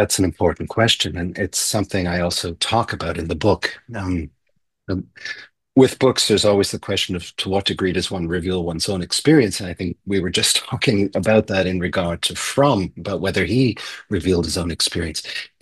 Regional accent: Canada; also born or lived in Switzerland; Both my parents are German, had emigrated from Germany. So I grew up largely in Canada and then in Switzerland.

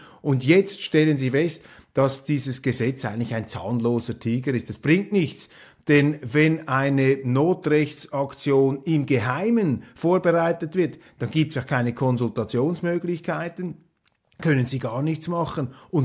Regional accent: Switzerland; mit der man sich auch als Schweizer anfreunden muss.

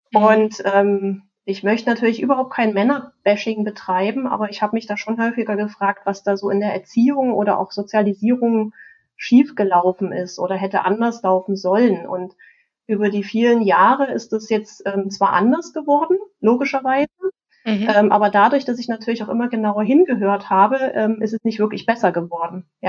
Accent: Germany; ich bin in der DDR aufgewachsen

